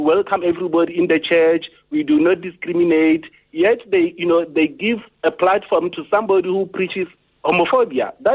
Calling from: Pretoria, Gauteng, South Africa; I'm calling from Pretoria.

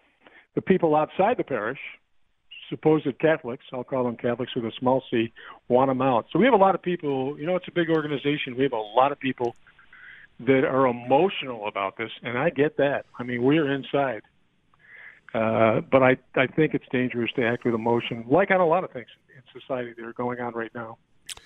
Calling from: Clarence, New York, United States; from Clarence.

